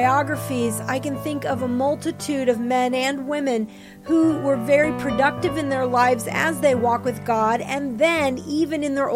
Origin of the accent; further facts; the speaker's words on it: Florida, United States; I grew up in Florida and palm trees flourished all over that state.